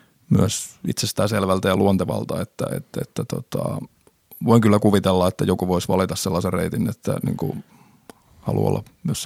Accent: Pori, Satakunta, Finland; now in Helsinki, Finland; vaikka nyt olen Helsingissä pitkään asunut, niin Porista alkujaan kotoisin ja saanut itse pikkupoikana pyöriä Porijatsissa ja konserteissa

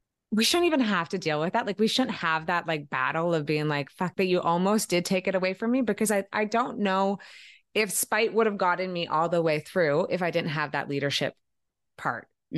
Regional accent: Canada; And being a Canadian workin

